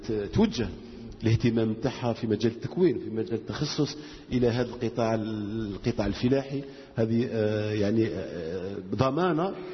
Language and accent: Arabic; Algeria; نحن كدولة جزائرية، نحن كسلطات عمومية لسنا بحاجة إلى الإمكانيات المالية